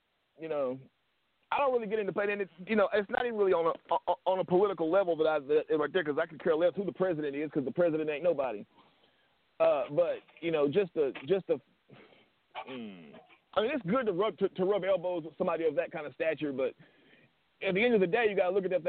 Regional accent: East St. Louis, Illinois, United States; also born or lived in Athens, Tennessee; I grew up. I was born in Athens, Tennessee. I grew up in East St. Louis.

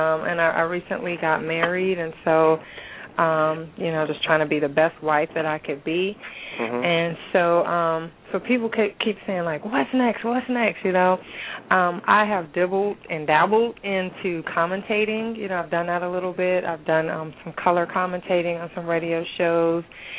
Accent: Southern US, United States; accent: southern; a southern accent. I have a deep southern accent. I go in and out of it.

